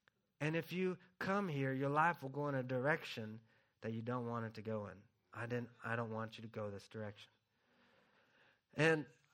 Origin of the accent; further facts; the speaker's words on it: Tulsa, Oklahoma, United States; I grew up there in Tulsa going to Victory, and directly across the street was Oral Roberts University